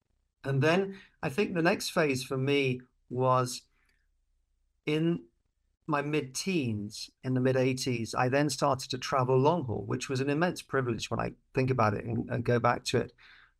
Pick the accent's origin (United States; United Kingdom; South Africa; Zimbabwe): United Kingdom; South of England; So, I'm a Brit. I was born in the south of England many moons ago, back in 1970